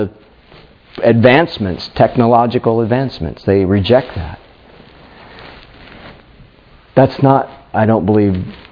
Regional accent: Pennsylvania, United States; I grew up in Pennsylvania. What's Pennsylvania known for besides...

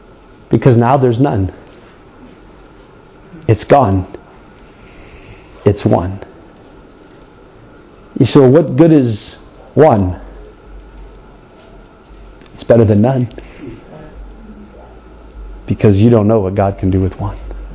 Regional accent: United States; I'm an American. And my country's a mess not because of the politicians.

